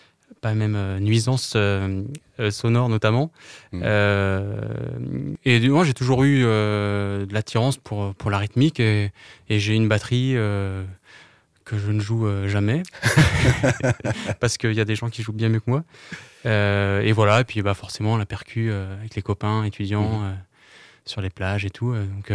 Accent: Pays de la Loire, France; Surtout qu'on est à la campagne, vu qu'on vient de l'est de la Sarthe.

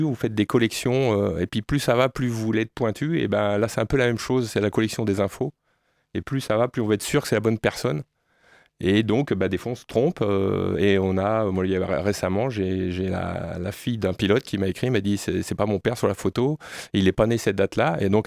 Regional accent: Le Mans, Pays de la Loire, France; born there; Moi, je suis né au Mans, j'ai vécu avec les 24 heures du Mans, maintenant je ne suis plus au Mans.

